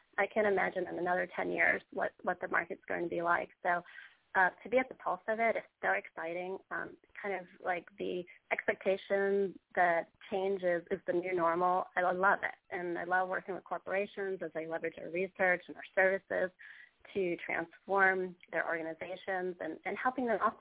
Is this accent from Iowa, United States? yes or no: no; Queens, New York, United States; Well, I grew up in Queens, New York